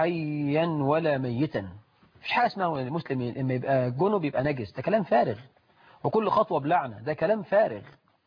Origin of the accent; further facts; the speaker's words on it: Egypt; ويجعل بلدنا مصر أمنا أمانا رخاء سخاء